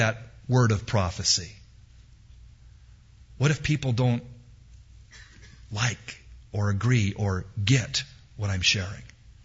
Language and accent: English; California, United States; also born or lived in Portland, Oregon; I was born in Portland. And I lived there till I was about 3 and then grew up in California.